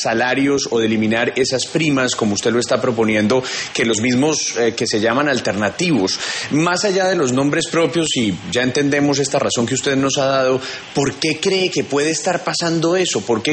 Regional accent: Santander, Colombia; paisano, porque además ambos somos santandereanos

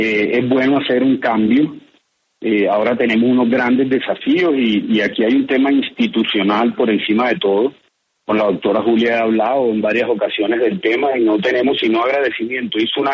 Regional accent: Colombia; como colombiano

